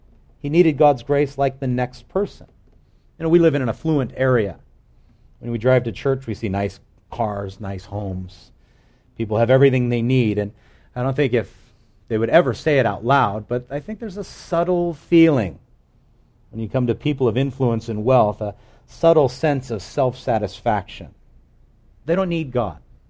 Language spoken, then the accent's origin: English; Wahiawa, Hawaii, United States; born there; I was born in Wahiwa, so I'm kind of from the ghetto.